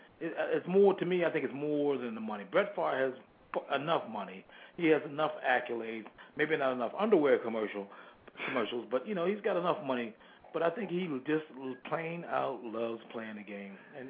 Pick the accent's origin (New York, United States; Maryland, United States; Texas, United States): Maryland, United States; with their pick from my hometown favorite, Darius Heyward from Maryland, going to Oakland.